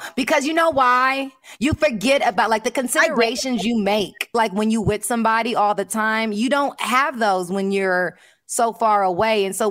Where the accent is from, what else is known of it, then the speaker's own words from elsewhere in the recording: Los Angeles, California, United States; I do lunch in Compton anyway, because I'm from South Central.